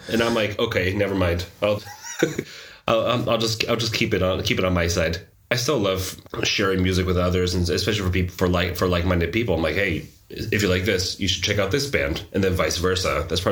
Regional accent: San Diego, California, United States; also born or lived in Portland; now in Denmark; Portland was the longest place I've lived in outside my hometown of San Diego. And that was like for 7 years before coming here to Denmark.

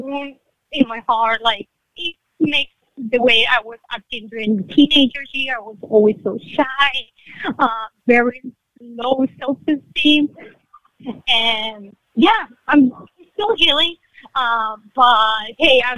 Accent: Venezuela; I'm from Venezuela, by the way.

